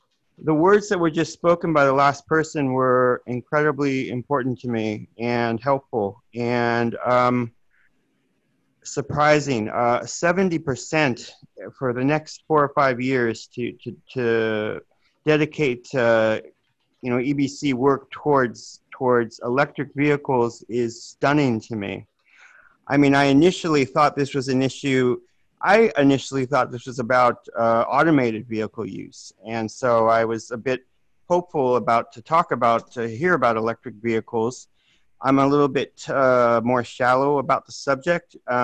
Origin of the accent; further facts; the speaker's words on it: San Jose, California, United States; I'm from San Jose.